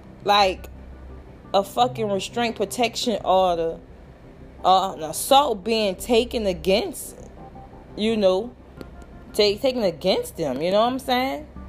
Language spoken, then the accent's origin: English; New Orleans, Louisiana, United States; now in Houston, United States; I'm from New Orleans, but I'm in Houston. Excuse me. I'm in Houston.